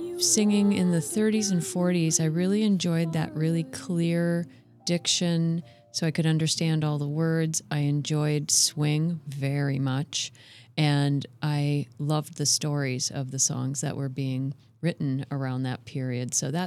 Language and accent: English; St. Louis Park, Minnesota, United States; I'm from right here. I grew up in St. Louis Park and went to school locally.